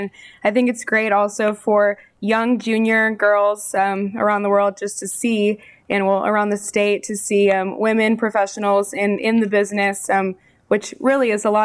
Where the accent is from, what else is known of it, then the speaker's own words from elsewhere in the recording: Windermere, Florida, United States; I'm from Windermere, which is about 35 minutes away from here.